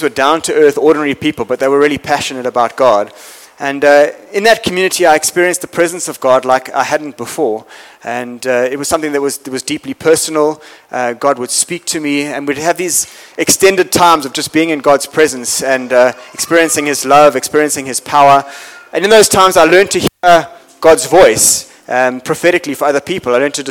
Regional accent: KwaZulu-Natal, South Africa; also born or lived in Cape Town; So I grew up in Natal, as I said, and then, you know, when I was 18, I went to university in Cape Town. That was 1994.

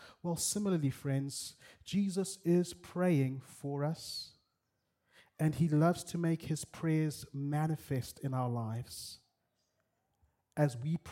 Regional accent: Bulawayo, Zimbabwe; We said, "Hi … we are from Bulawayo in Zimbabwe,"

